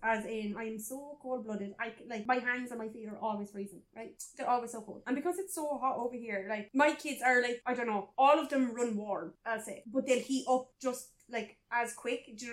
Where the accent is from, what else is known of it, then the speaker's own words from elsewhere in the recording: Ireland; One, as an Irishman, that's wearing bootleg jeans and a plaid shirt, right?